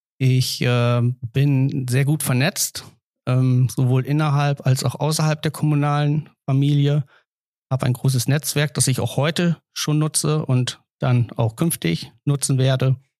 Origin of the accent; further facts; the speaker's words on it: Hoogstede, Lower Saxony, Germany; ich bin Baujahr 80, am 18. Juni 1980 geboren. Ich bin aufgewachsen in Hoogstede und seit über 20 Jahren Emlichheimer.